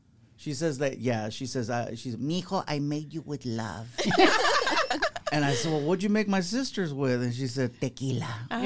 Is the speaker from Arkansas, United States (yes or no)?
no; San Diego, California, United States; also born or lived in Chula Vista; I'm from San Diego, California. I was born in Chula Vista, July 15, 1976.